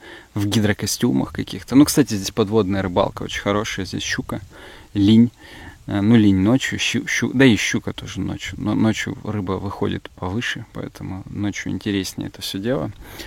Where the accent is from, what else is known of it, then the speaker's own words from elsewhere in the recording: Ural, Russia; так я же с Урала